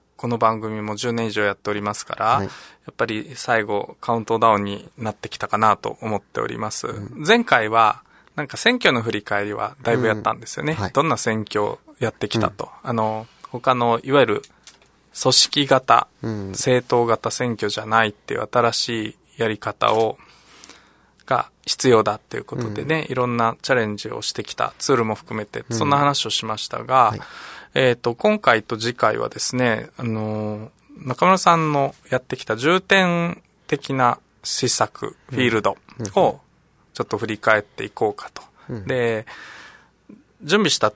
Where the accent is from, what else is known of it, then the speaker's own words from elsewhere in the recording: Naha, Okinawa, Japan; 自分の生まれ育った場所でもあるし